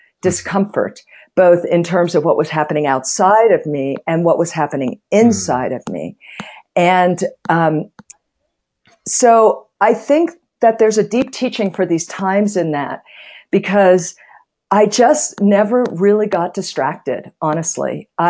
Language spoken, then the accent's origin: English; Pittsburgh, Pennsylvania, United States; My father was born in Russia, raised in Mexico. I grew up in Pittsburgh.